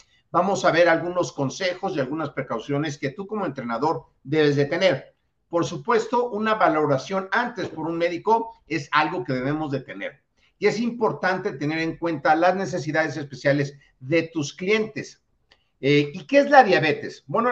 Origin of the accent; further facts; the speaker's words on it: Mexico City, Mexico; de la Ciudad de México.